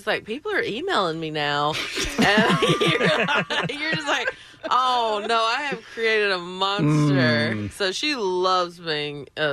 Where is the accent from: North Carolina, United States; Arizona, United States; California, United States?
North Carolina, United States; Belmont; Yeah, I am from Belmont and in North Carolina. I did it in Charlotte. So it's like 30 minutes from there